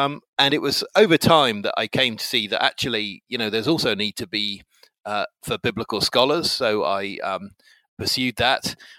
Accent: England, United Kingdom; I'm 48 and I'm English

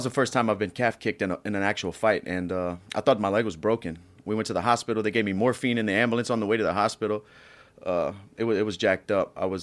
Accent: Louisiana, United States; So I have a personal gym in Louisiana, and a bunch of my buddies that I grew up with fighting in Louisiana have gyms as well.

